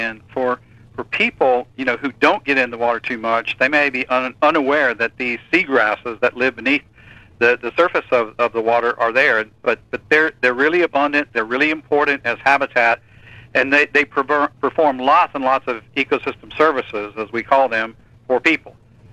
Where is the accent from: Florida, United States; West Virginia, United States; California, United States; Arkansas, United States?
Florida, United States; Fort Walton Beach; I grew up in Fort Walton Beach, Florida, here on the Gulf Coast, and I used to spend a lot of time snorkeling and looking around.